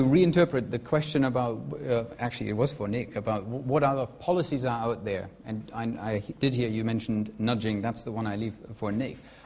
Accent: Germany; It's actually a big issue in my home country, in Germany

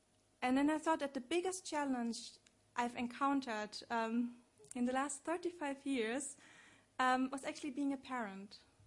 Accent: Germany; now in United Kingdom; I come from Germany. In Germany, we have family allowances for when you get a fellowship.

